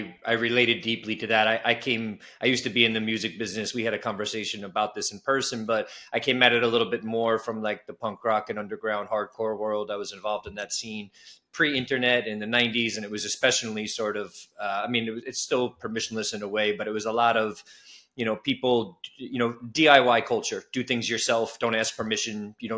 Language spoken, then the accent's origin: English; New York, United States; And also understanding hip hop growing up in New York.